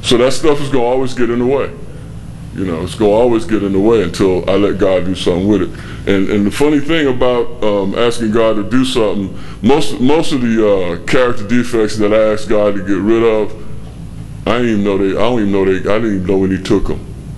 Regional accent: Savannah, Georgia, United States; the guy that I followed here from Savannah, I'm from Savannah, Georgia.

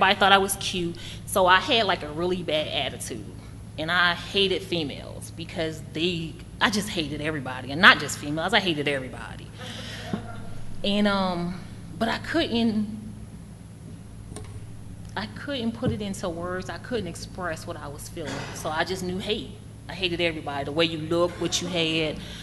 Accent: Wilmington, Delaware, United States; I came from Wilmington, Delaware. My mom and my dad were not married.

